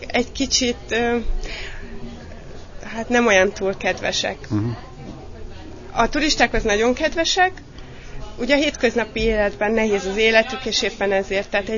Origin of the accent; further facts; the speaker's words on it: Budaörs, Pest, Hungary; Igen, budaörsi vagyok.